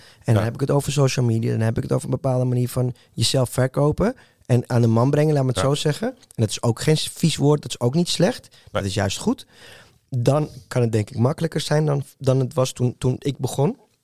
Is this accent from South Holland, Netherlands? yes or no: no; Amsterdam, North Holland, Netherlands; also born or lived in Chile; Dus ik ben evenveel Chileen als dat ik Amsterdammer ben.